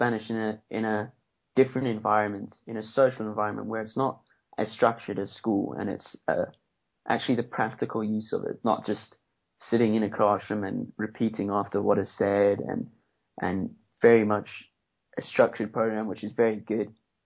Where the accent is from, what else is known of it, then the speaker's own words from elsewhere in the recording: South Africa; now in Argentina; Because I come from South Africa, it's a very similar environment.